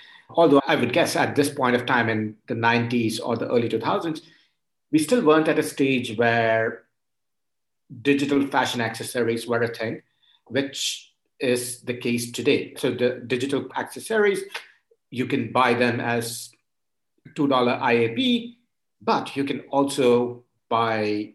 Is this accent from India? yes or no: yes; India; I grew up in India where, to some extent, we still have payment problems